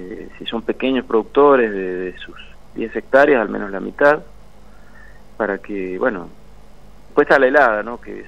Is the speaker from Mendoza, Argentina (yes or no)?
yes; Mendoza, Argentina; lo de nuestra provincia fue, estoy hablando como mendocino puro, pues sí.